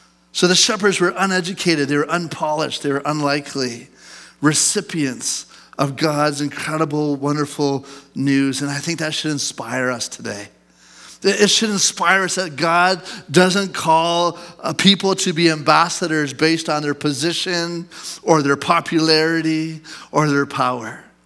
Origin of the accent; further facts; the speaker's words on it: Canada; it might be a little bit lost on us as Canadian Christians in 2024